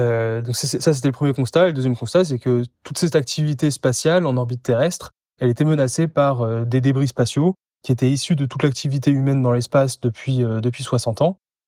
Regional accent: Paris, Île-de-France, France; now in Antwerp, Belgium; Sinon je suis parisien essentiellement, mais je vis en Belgique avec ma famille qui est à Anvers.

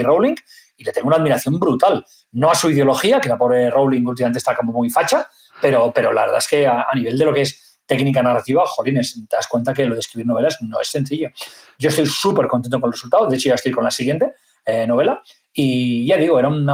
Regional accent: Barcelona, Catalonia, Spain; siendo no nativo, porque yo soy de Barcelona, nacido en las Corts, ¿vale?

